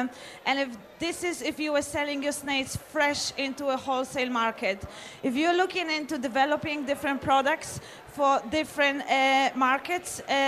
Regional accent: Poland; English is a second language; moved away as an adult; now in Ireland; So I'm pure Polish girl, 100%. There's no doubt about that. I came to Ireland over 13 years ago for work. I come from the big city in Poland

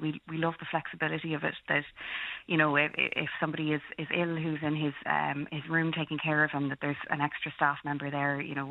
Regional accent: Cork, Munster, Ireland; We're both from Cork originally.

